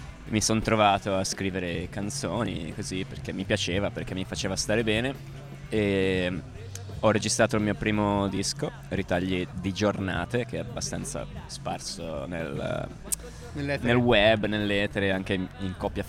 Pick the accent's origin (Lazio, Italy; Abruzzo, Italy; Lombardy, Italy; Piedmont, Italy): Lombardy, Italy; Bergamo; now in Florence, Italy; fra appunto qua Firenze, Toscana, la Lombardia, perché io sono di Bergamo.